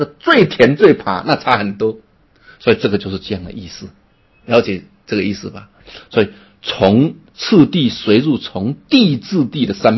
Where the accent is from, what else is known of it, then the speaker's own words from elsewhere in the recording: China; 所以我们中国人讲乐极生悲是很有道理的，对不对？